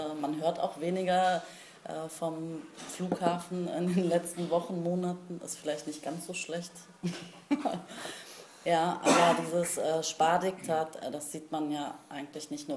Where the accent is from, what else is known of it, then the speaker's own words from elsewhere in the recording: Berlin, Germany; bin 1975 im Wrangelkiez an der Falkensteinstraße geboren und aufgewachsen. Ich bin eine waschechte Kreuzbergerin sozusagen. Ich bin in die Kurt-Schumacher Grundschule gegangen, auch in Kreuzberg, und habe auch mein Abitur in Kreuzberg gemacht, am Hermann-Hesse-Gymnasium. Ich habe in Berlin an der TU Volkswirtschaftslehre studiert